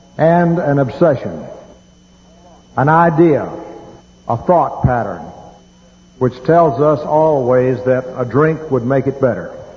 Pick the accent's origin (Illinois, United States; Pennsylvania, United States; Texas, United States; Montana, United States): Texas, United States; I was raised out in West Texas, and I had a loving mom and dad, and we were poor folks, and didn't know we were poor.